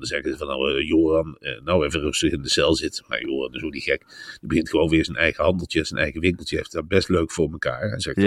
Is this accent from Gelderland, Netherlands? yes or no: yes; Arnhem, Gelderland, Netherlands; Ja, nou hé jongen, ik kom uit Arnhem.